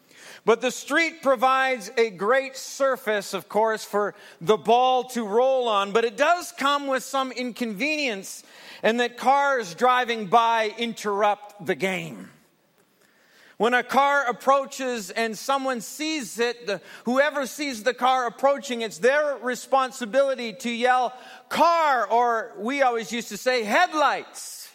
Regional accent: Canada; Shinny is the game that we play as Canadians.

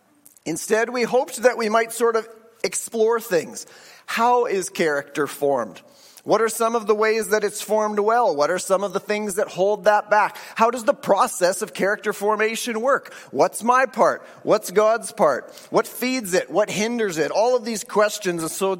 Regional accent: Canada; he grew up in Nigeria, and I grew up in Canada. But we both grew up going to church a lot.

